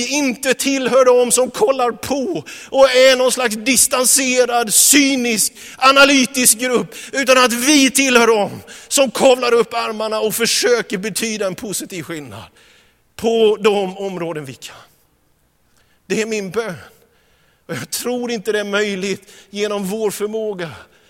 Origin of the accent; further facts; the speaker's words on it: Vetlanda, Jönköping County, Sweden; Hemma i Vetlanda.